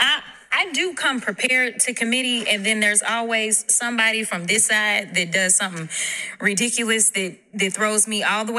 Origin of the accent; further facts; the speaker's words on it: Texas, United States; And I'm from Texas, so let me be clear.